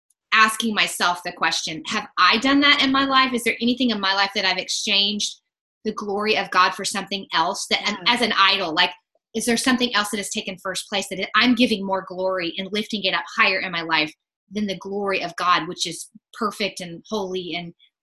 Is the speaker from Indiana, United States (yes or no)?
yes; Indiana, United States; You know, I come from Southern Indiana originally, so it's most likely I'm going to butcher words.